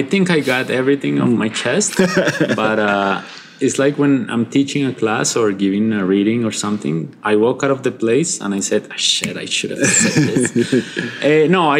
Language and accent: English; Bogotá, Bogotá Capital District, Colombia; accent: middle-class Bogotan; English is a second language; And I hope my accent, middle-class Bogotan, didn't bother all the Anglo people.